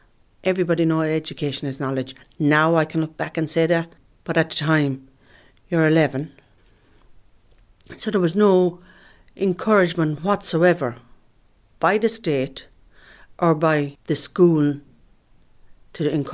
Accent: Ireland; I'm an Irish traveller woman. I'm 54 years of age.

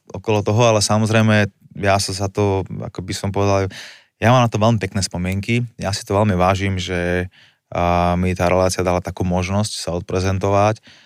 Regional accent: Žilina, Žilina Region, Slovakia; ja som bol zo Žiliny

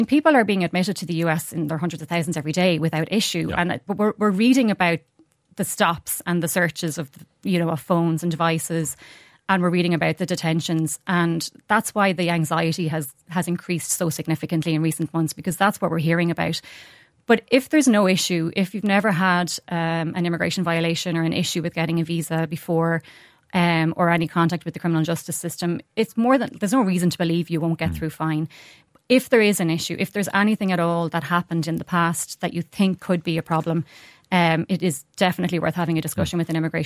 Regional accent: Ireland; So, I mean, that is one of the good things about being an Irish J1 student.

